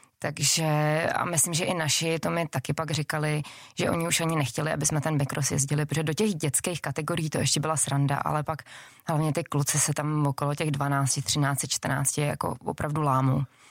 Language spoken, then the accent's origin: Czech; Podkrkonoší, Czechia; Takže já jsem z Podkrkonoší a tam ještě v té době bývalo docela hodně sněhu i u nás na zahradě